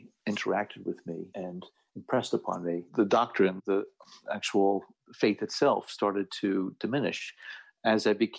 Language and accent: English; Ireland; I try to get back to Ireland at least once a year